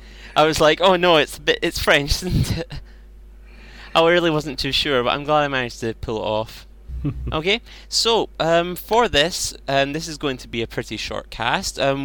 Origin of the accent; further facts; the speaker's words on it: United Kingdom; I am British